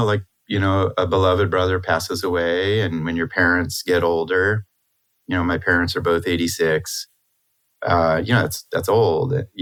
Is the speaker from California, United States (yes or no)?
yes; California, United States; also born or lived in Mexico; I was born in Mexico in a little clinic in 1961, which is unusual, as was my brother. And then You know, we moved to Southern California, and until I was 10